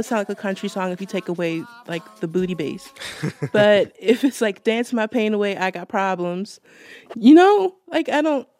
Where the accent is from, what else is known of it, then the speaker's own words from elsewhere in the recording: Baltimore, Maryland, United States; And I'm from Baltimore. So that is just where my mind went when you said, pick a song.